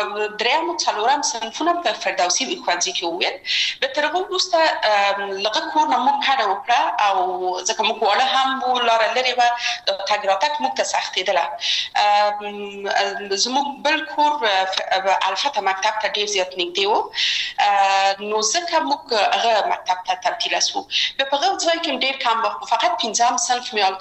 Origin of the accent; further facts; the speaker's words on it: Kabul, Afghanistan; زه اصلا د میدان وردګ ولایت یم او په کابل کې بیا زیږیدلی یم. په کابل کې زیږیدلی یم، په کابل کې لوی شوم، په کابل کې مې درسونه وویل او ټول کارونه او فعالیتونه مې په کابل کې و.